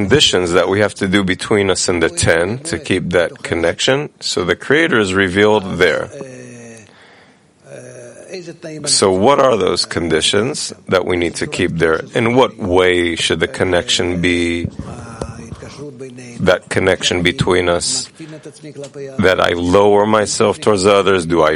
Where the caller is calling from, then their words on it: Jerusalem, Jerusalem District, Israel; from Jerusalem, from the point in the heart.